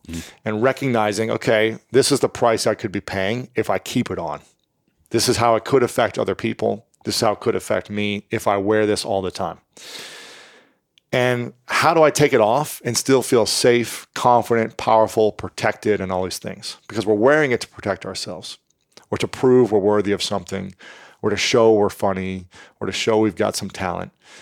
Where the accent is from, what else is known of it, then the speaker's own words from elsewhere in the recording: Midwest, United States; Whereas boys growing up in the Midwest, in general, I'm not saying everyone, and from my personal experience, I wasn't able to share my feelings.